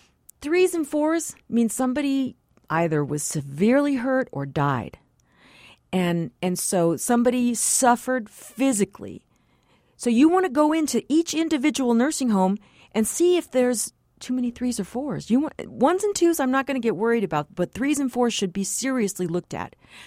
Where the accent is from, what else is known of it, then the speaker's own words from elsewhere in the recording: Texas, United States; now in El Paso, United States; even lower than my hometown county of Cameron County in South Texas, even lower. We in El Paso will keep grandpa on a hospital gurney in the living room if we have